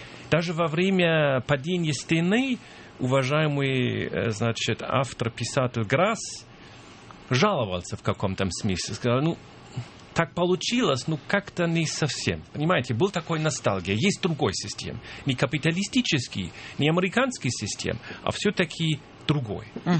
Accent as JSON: {"language": "Russian", "region": "Hamburg", "country": "Germany", "second_language": "Russian", "said": "я из Гамбурга, и я довольно часто бывал в Восточном Берлине, потому что я студент российского языка"}